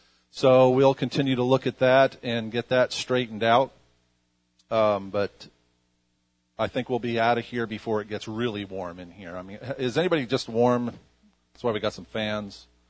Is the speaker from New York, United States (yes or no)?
yes; New York, United States; And I'm from New York, and I learned this word, and I've said it ever since I was a kid